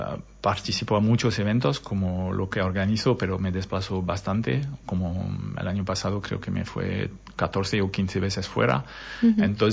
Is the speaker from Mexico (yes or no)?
no; France; Spanish is a second language; vivo en la Scala desde 2007, perdona. Uh-huh. Pero entre 2012 y 2016 me fui a trabajar en Francia, porque soy francés. Me fui a trabajar en Francia y volví a los fines de semana